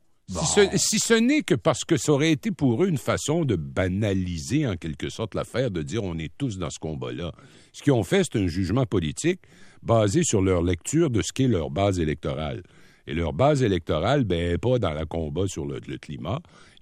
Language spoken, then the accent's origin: French; Rimouski, Quebec, Canada; il est inclus dans mon patelin natal, la Rimouski.